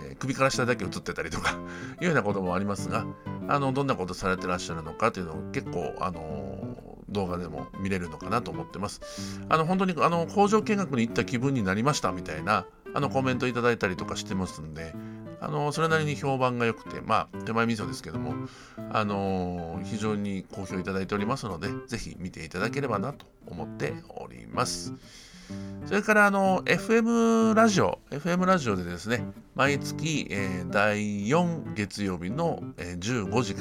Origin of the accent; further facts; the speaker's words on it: Fukuoka, Japan; まあ私福岡出身なんで、どうしても福岡を中心に物事を考えてしまうんですが